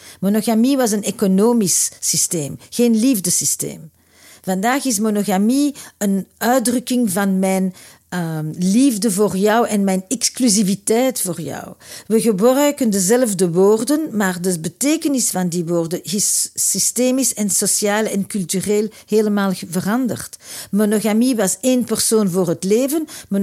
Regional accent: Antwerp, Belgium; now in Brussels, Belgium; En ik, nu zit ik in Brussel, maar ik kom uit Antwerpen.

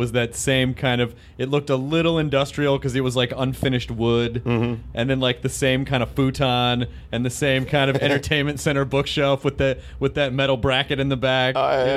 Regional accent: United States; I'm afraid to admit that I'm American when I travel abroad

